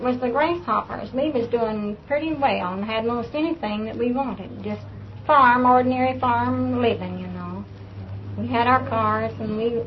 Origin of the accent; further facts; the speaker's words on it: Hartford, Arkansas, United States; We came from Hartford, Arkansas. My mother's people, she was practically raised around Fort Smith.